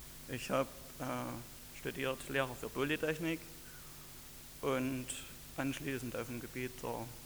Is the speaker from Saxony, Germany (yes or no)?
yes; Oelsnitz, Saxony, Germany; Ich bin also 1957 geboren im Vogtland in Oelsnitz. Dort bin ich auch noch wohnhaft.